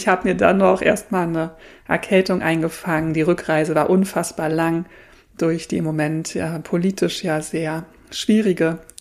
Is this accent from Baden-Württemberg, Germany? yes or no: no; Berlin, Germany; Ich sitze hier mit Wollsocken und warm eingekuschelt im Wohnzimmer meiner Mama in Berlin, meiner Heimat, wo ich geboren und aufgewachsen bin.